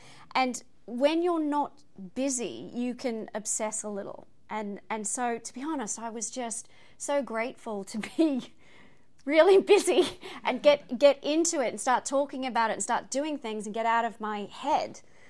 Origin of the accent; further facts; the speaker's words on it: Australia; Mine isn't in Australia, but, you know, we're all Australian women, the three of us.